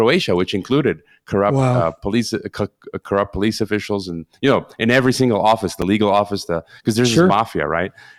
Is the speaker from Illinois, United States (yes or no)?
yes; Chicago, Illinois, United States; my mayor, because I'm from Chicago originally, Lori Lightfoot